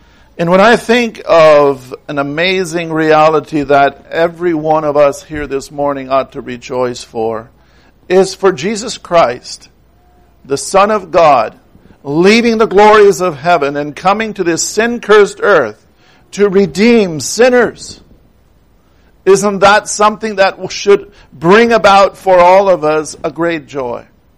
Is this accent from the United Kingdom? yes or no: no; Canada; Now, with me being a Canadian, we already had our Thanksgiving back in October